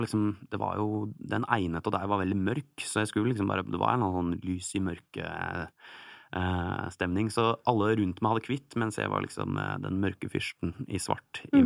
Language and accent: Norwegian; Geilo, Buskerud, Norway; jeg vil være en helt heime der jeg kommer fra, så nå gjør jeg bare litt reklame for reiselivet på Gjerlo.